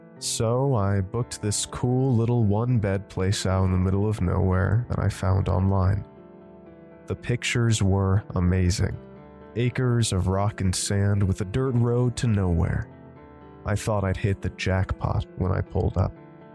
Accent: England, United Kingdom; As an English townie, the most interesting bit of wildlife I'd been around before was a fox.

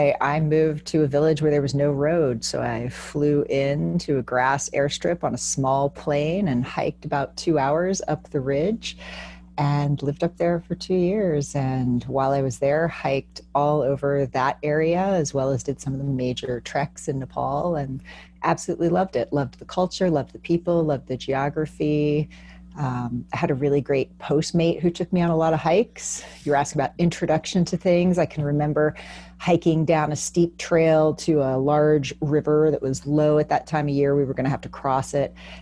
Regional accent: Florida, United States; Sure. I grew up in Florida.

